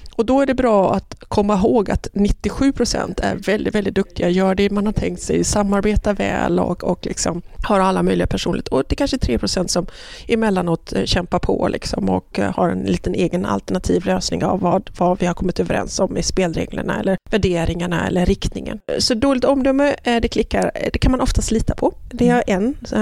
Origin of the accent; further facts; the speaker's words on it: Sweden; när jag var hemma i Sverige så var jag rätt mycket sjuk, så att jag spenderade rätt mycket tid på sjukhus i min uppväxt.